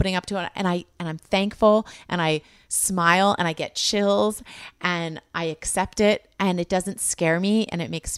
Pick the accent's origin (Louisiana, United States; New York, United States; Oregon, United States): New York, United States; New York City; I'm a New Yorker. I'm from here.